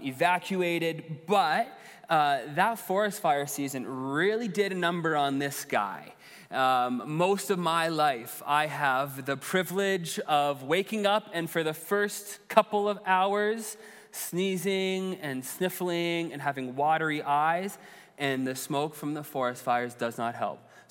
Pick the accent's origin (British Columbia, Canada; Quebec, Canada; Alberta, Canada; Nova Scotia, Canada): British Columbia, Canada; Many of you know, I grew up in the Okanagan, and we used to joke that there were five seasons in the Okanagan.